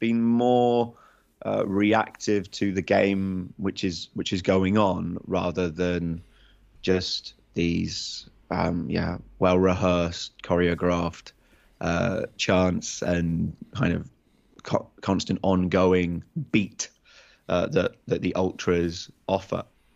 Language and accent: English; England, United Kingdom; people were coming up to me being like, where are you from? I was like, England.